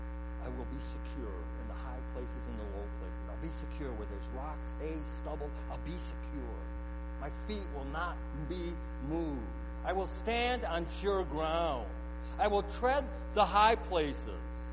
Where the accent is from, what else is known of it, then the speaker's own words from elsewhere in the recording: Detroit, Michigan, United States; I'm from Detroit, Michigan. You guys probably know that.